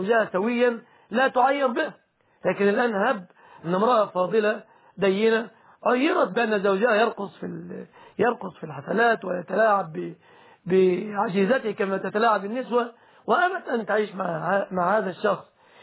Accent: Egypt; الرقص في دول الخليج ليس كالرقص عندنا في بلادنا مصر.

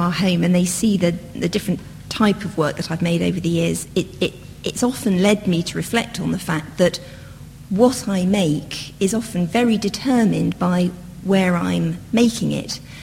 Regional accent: London, United Kingdom; born there; I was born in London. In fact, I was born almost literally at Hyde Park Corner. It's now the hospital where I was born, St George's, is now a very glamorous hotel.

